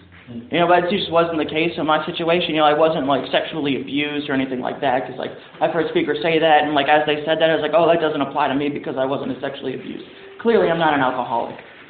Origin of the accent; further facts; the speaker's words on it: Saint Paul, Minnesota, United States; I was born in St. Paul, Minnesota, kind of, like, grew up there.